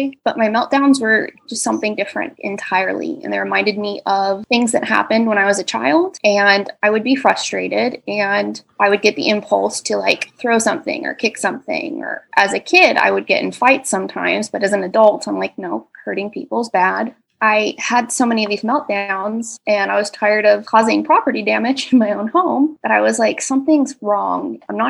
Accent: Dallas, Texas, United States; I am an artist and small business owner and creator of an audio drama podcast. I'm from Dallas, Texas.

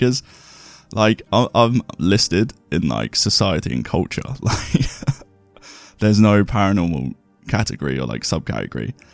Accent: England, United Kingdom; my hometown has just had this new, like, South African variant, and it's, like, the first place in the UK to get it

